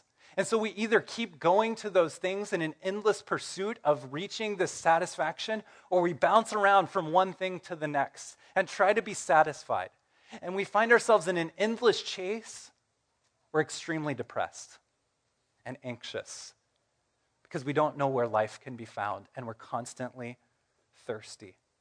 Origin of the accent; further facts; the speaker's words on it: Missouri, United States; I'm from Missouri, and they have mosquitoes in Missouri.